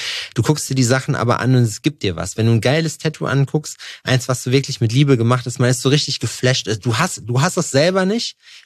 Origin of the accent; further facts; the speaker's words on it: Thuringia, Germany; Ich komme aus Thüringen, weißt du, wie ich meine?